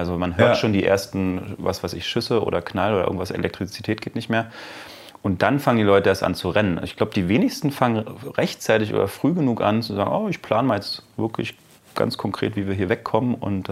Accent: Potsdam, Brandenburg, Germany; Ich kann nach Potsdam flüchten, da komme ich her.

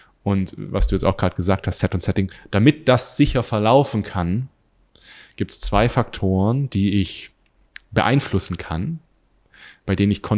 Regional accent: Göppingen, Baden-Württemberg, Germany; da war ich in meiner Heimat in Göppingen

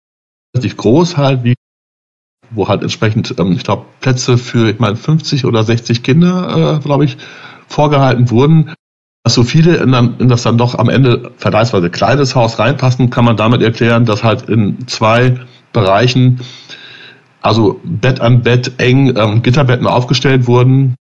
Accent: North Rhine-Westphalia, Germany; in die Berge, die ich noch nicht kannte als Münsterländer

